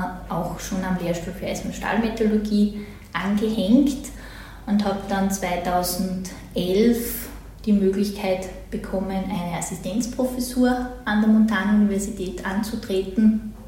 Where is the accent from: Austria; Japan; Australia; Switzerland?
Austria; Styria; Ich bin in Leoben geboren, dann in der Obersteiermark aufgewachsen, habe dann das Stiftsgymnasium Admont besucht